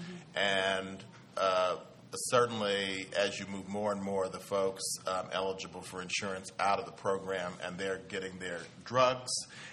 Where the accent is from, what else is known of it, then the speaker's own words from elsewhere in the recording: California, United States; I'm from California, so you understand that I know how it impacts us in California.